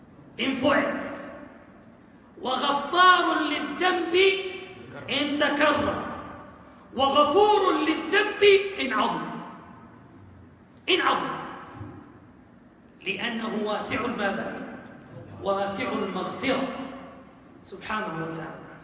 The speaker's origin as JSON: {"language": "Arabic", "country": "Saudi Arabia", "said": "عندنا في السعودية نقول شين وقوي عين"}